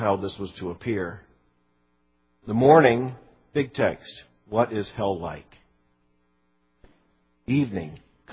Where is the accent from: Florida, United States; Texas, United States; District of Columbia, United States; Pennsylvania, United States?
Florida, United States; Fort Lauderdale; as I was growing up in Fort Lauderdale, a church ad in the Saturday paper.